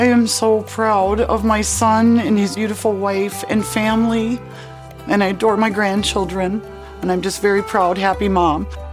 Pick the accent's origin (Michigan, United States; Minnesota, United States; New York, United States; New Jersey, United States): Minnesota, United States; Fergus Falls; I am from Fergus Falls, Minnesota.